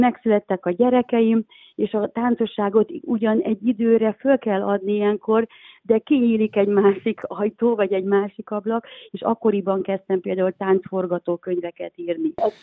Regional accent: Pécs, Baranya, Hungary; moved away as an adult; now in Budapest, Hungary; pécsi vagyok, Pécsről, vidékről, ide az Eötvös Loránd Tudományegyetemre jöttem föl tanulni

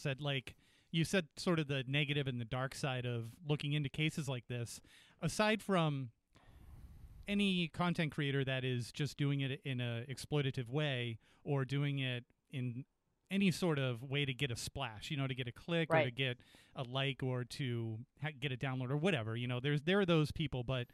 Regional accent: Peterborough, New Hampshire, United States; there was the murder of a young man in the town right next to the town that I grew up in Peterborough, New Hampshire.

